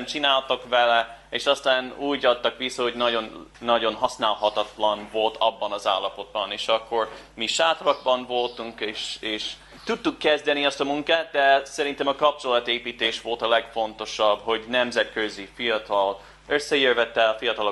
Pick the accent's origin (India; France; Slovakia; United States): United States; Hungarian is a second language; now in Budapest, Hungary; Amerikában nőttem fel, a presbiteriánus egyházban. Amikor idejöttem és Budapestre költöztem, még nem tudtam magyarul egyáltalán